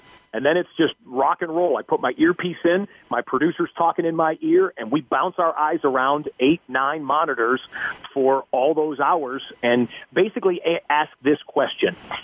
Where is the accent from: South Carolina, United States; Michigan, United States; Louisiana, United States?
Michigan, United States; Detroit; And then I grew up in the Detroit area.